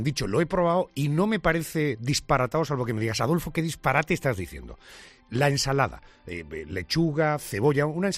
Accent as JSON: {"language": "Spanish", "region": "Andalusia", "country": "Spain", "said": "dos preguntas que tienen que ver con el sur, con mi tierra."}